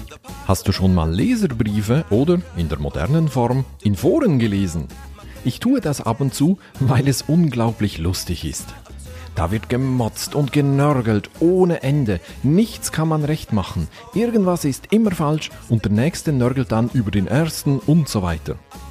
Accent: Valais, Switzerland; accent: Walliserdeutsch; In meinem Dialekt, dem Walliserdeutschen, haben wir sogar noch ein eigenes Wort dafür, nämlich «jeisse».

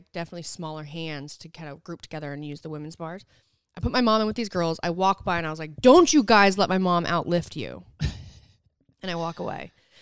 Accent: Utah, United States; And I grew up in Southern Utah, but almost because we grew up there, we didn't go to Zion all the time to go hike.

